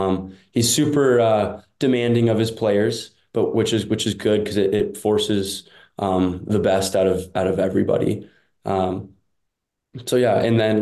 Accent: Ontario, Canada; obviously growing up in Ontario

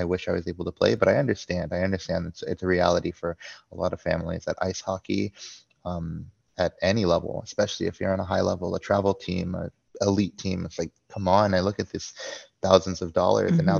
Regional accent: San Jose, California, United States; born there; now in Texas, United States; I was born in San Jose. My mom's from San Francisco.

